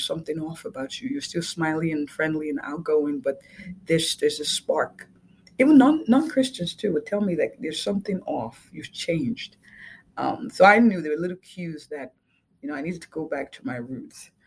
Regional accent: Nigeria; Even growing up, you know, in a strict, you know, culture, I'm Nigerian.

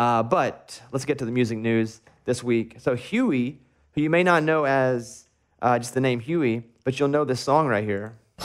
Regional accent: Arkansas, United States; And listen, I grew up in Arkansas, right?

